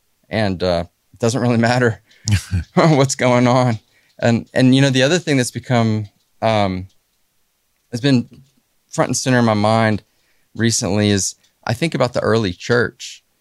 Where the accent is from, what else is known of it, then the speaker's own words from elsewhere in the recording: Texas, United States; I wasn't raised that way. I grew up in Texas. You know, I was like, you know, like Texas first, American second, right?